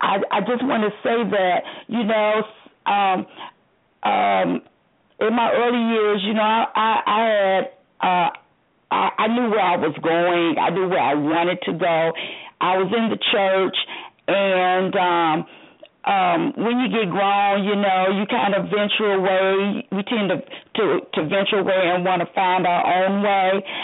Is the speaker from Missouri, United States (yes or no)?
no; Michigan, United States; I really wanted to move back to Michigan. And I grew up in Michigan. I grew up in the city county building when Coleman Young was mayor.